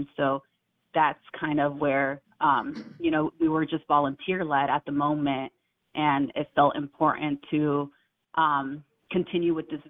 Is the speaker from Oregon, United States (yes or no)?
yes; Talent, Oregon, United States; also born or lived in Phoenix, Oregon; being born and raised in this valley, growing up in Phoenix and Talent